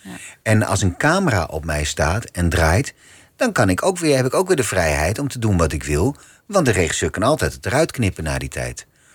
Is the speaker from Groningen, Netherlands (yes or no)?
yes; Groningen, Netherlands; accent: Gronings; first language Gronings; Dutch is a second language; Dat, ja, dat is echt, dat, ja, dat is mijn moedertaal. Ja. Nederlands is voor mij aangeleerd.